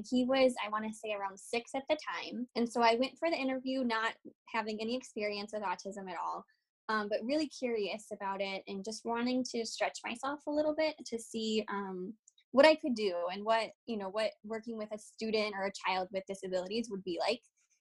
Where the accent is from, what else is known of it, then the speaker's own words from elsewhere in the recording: Michigan, United States; but I came back home where I'm from Michigan, for field work.